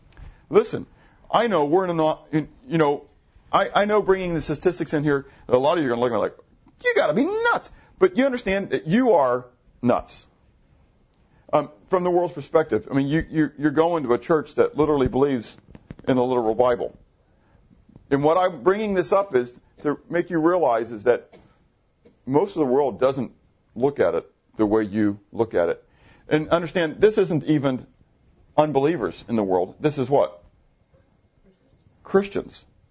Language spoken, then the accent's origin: English; the North, United States; I was people down here in the South because I'm from what? I'm from the North, right?